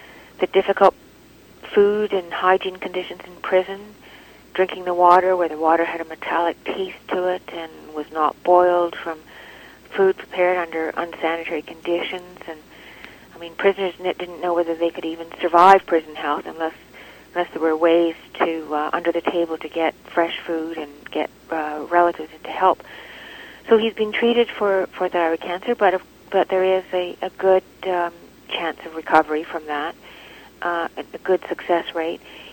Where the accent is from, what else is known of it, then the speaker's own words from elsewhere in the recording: Canada; And no, if anything, it reinforced my sense of being, my staunch sense of being Canadian.